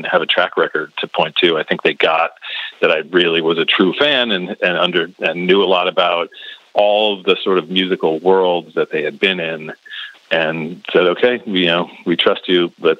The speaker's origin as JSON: {"language": "English", "town": "Morristown", "region": "New Jersey", "country": "United States", "said": "But so I'm from Morristown, New Jersey."}